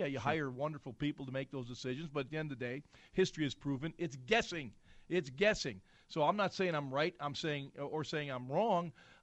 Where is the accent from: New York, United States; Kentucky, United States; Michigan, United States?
New York, United States; Buffalo; And of course, I was born and raised in Buffalo.